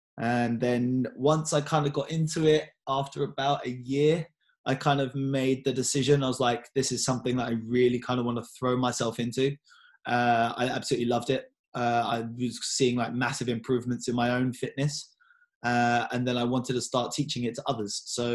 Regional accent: London, United Kingdom; So I'm from East London, born and raised. I grew up around here, went to school around here.

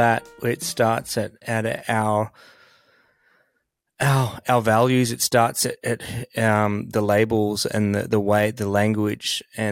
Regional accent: Australia; I'll call out Australia because I'm an Aussie

